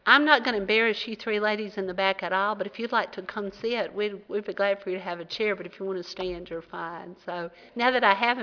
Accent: the South, United States; I mean, I'm from the South. It's possible I could just been a little slow.

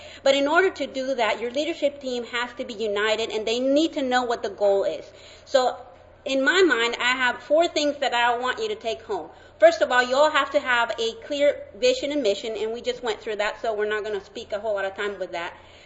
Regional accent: Costa Rica; accent: Latin; first language Spanish; English is a second language; now in Alabama, United States; I come from Costa Rica. Costa Rica is a very small country in Central America, and we speak Spanish. And then I landed in Alabama, so my accent, not only I have a Latin accent

